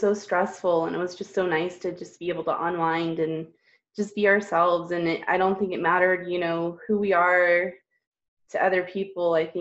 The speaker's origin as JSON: {"language": "English", "region": "Maine", "country": "United States", "tie": "born or raised there", "lives_now": "Colorado, United States", "said": "I'm originally from Maine, pretty much. I grew up there my whole life. I don't know, I guess right now I moved to Colorado."}